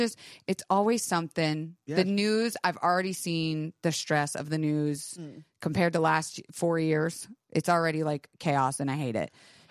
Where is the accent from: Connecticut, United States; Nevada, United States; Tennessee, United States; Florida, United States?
Florida, United States; It's growing up in Florida.